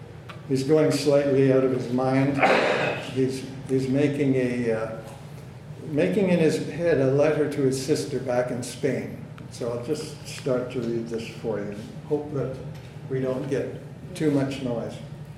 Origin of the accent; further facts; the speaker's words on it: British Columbia, Canada; I grew up on the West Coast, and all of these glass bowls, these fishing floats from Japanese fishing boats, ended up on the coast in BC.